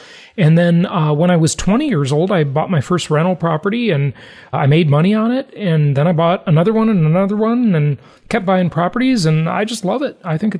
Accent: Los Angeles, California, United States; also born or lived in Orange County; I grew up in Los Angeles, by the way. I lived as an adult in Orange County, but grew up in LA.

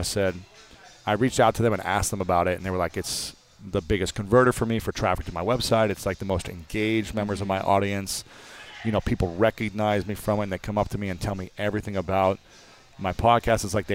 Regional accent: Ohio, United States; hey, guys … I'm from Ohio, and I want to make the USA national team and go to the Olympics.

